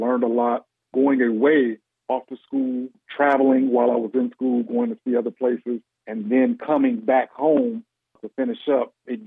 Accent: Gary, Indiana, United States; Born and raised in Gary, Indiana. Graduated from one of the best high schools that was in Gary, which is Roosevelt.

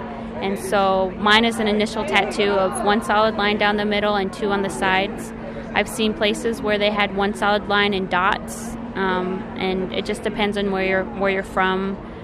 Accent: Alaska, United States; And where I'm from is from the Bering Strait region, the Norton Sound region of Alaska, which is in the northwestern side of Alaska.

